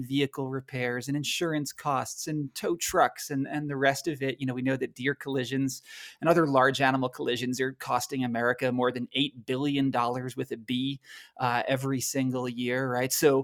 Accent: New York, United States; I grew up in the Hudson Valley, but, you know, today I live in rural Colorado

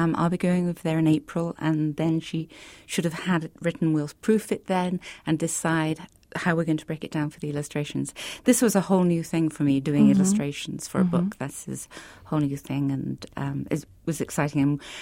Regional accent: Portishead, South West England, United Kingdom; we grew up in Portishead in England, and the story is based loosely on Portishead.

